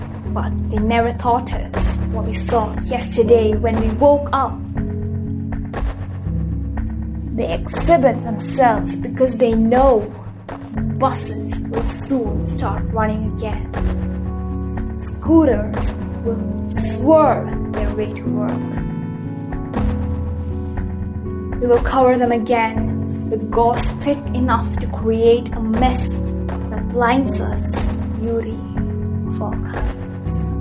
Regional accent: India; now in Dubai, United Arab Emirates; I'm 15 years old and I currently live in Dubai, though I'm from India.

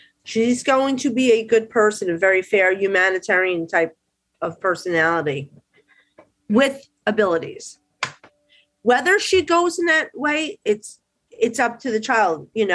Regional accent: New Jersey, United States; accent: Jersey; I don't even know what the accent would be, but you hear my Jersey accent.

